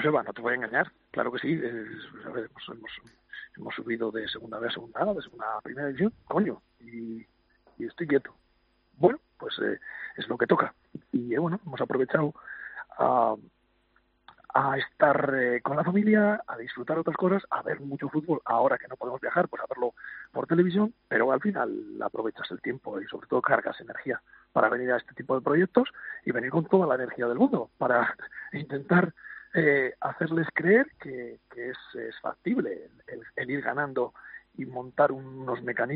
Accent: Soria, Castile and León, Spain; es un grupo de gente de una ciudad pequeñita, como yo que soy de Soria, pues con una ciudad pequeñita.

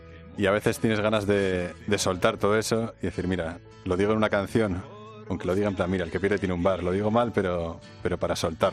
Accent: Las Matas, Community of Madrid, Spain; Yo nací, bueno, y soy de Las Matas. Entre la sierra y Madrid, ahí justo, en la frontera.

